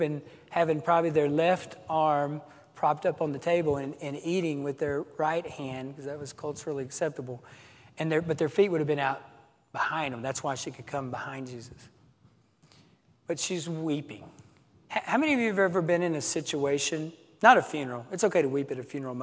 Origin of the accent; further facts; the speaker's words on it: Arkansas, United States; And I was, what in my culture growing up in Arkansas, we would have called a good old boy.